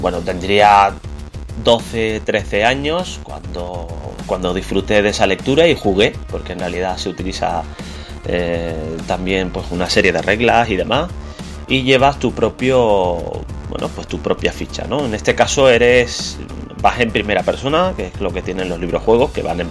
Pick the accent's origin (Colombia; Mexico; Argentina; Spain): Spain; Canary Islands; y dos, es que soy canario. Sí, soy canario.